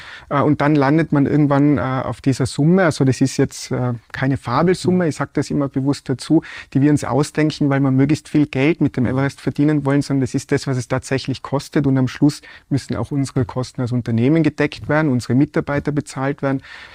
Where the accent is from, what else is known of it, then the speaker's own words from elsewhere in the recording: Tyrol, Austria; Ich bin da aufgewachsen in Tirol, in den Bergen, da ich gehe von klein auf in die Berge.